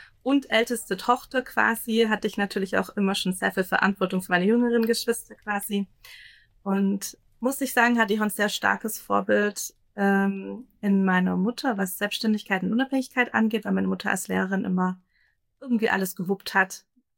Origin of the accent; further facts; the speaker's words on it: Ellwangen, Baden-Württemberg, Germany; accent: Swabian; den leichten Dialekt, den man vielleicht raushört, ist das Schwäbische. Ich bin im Osterkreis aufgewachsen. mehr Schwäbisch kann ich auch tatsächlich nicht, weil meine Eltern mehr Hochdeutsch gesprochen hatten. Genau, und da bin ich in Ellwangen aufgewachsen, eine schöne Kleinstadt mitten im Schwabenländle.